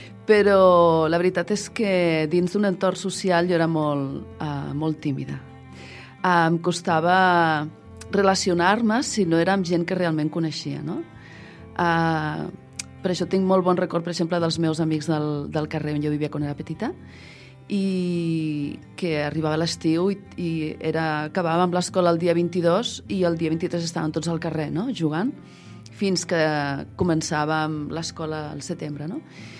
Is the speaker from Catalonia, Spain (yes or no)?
yes; Vila-seca, Catalonia, Spain; soc de Vilaseca, tinc 54 anys